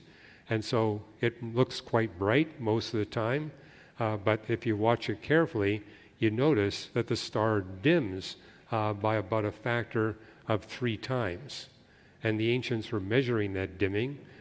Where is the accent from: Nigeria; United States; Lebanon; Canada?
Canada; And so, you know, I grew up in Canada, and in Canada, yeah, you can't see Canopus from Canada because that star is too far south.